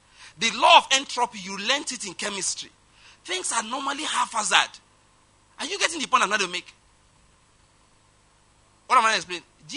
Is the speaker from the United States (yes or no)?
no; Ondo, Nigeria; Like I always say, I'm from Ondo State, my wife's from Delta, my children are from Enugu State.